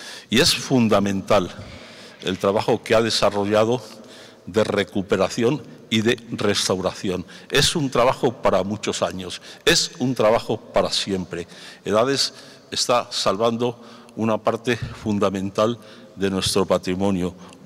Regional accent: Béjar, Castile and León, Spain; Yo soy de Béjar, del sur de Salamanca, y yo también soy de tierra de frontera.

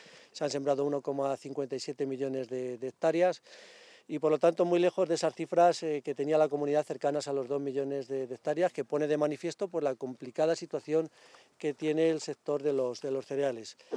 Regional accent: Arévalo, Castile and León, Spain; sabéis que soy de Arévalo, que soy agricultor, conozco esta zona a la perfección

